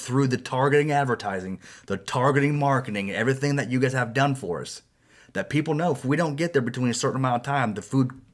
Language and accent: English; Ohio, United States; now in Bridgeport, United States; I'm from Northwest Ohio. I've only lived in Bridgeport, West Virginia for 6 years.